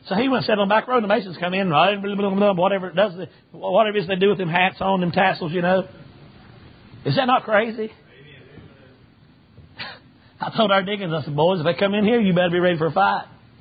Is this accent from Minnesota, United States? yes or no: no; North Carolina, United States; as I was growing up in North Carolina in the mountains up there, it used to be that preachers had boldness and power and grit about them when they preached